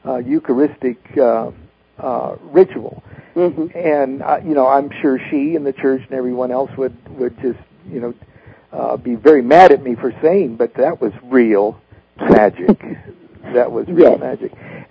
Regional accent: Columbus, Nebraska, United States; I was raised in Columbus, Nebraska

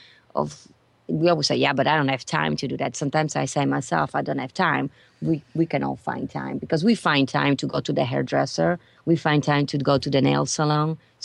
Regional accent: Venice, Veneto, Italy; English is a second language; now in United States; I was born and raised in Venice, Italy. We may have not said it in the beginning, but from my accent, I'm sure they know I'm not American.

